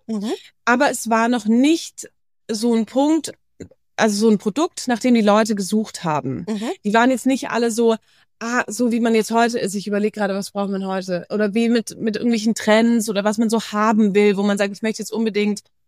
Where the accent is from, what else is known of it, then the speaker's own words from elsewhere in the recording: United States; also born or lived in Asia; ich bin ziemlich international aufgewachsen. Das heißt, ich habe einen Großteil meiner Kindheit in Amerika verbracht. Wir waren dann auch noch lange in Asien. Ich habe im Ausland studiert